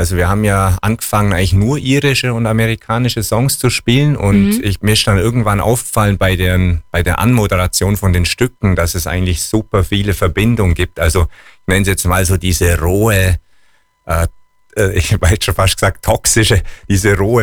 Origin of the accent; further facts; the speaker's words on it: Bavaria, Germany; accent: Hindelang dialect; first language Hindelang dialect; ich fühle mich einfach in dieser Hindelanger Dialekt, das ist meine Muttersprache, da spreche ich auch im Alltag